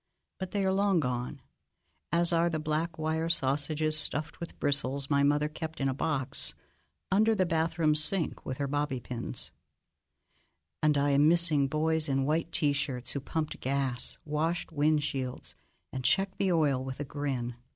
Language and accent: English; Springfield, Ohio, United States; from Springfield, Ohio.